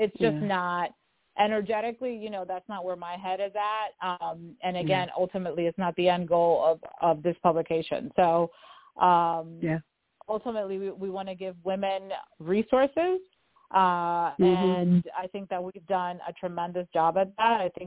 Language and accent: English; Dominican Republic; now in United States; When I moved from the Dominican Republic here to the East Coast, when I met my husband